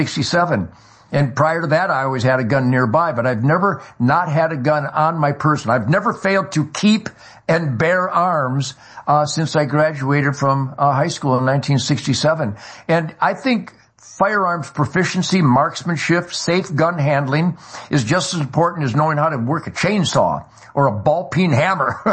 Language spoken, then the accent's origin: English; Detroit, Michigan, United States; even here in Texas, Houston, Dallas, my hometown of Detroit